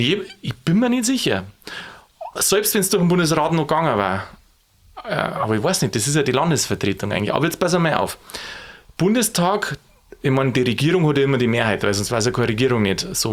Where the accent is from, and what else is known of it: Bavaria, Germany; born or raised there; now in Upper Bavaria, Germany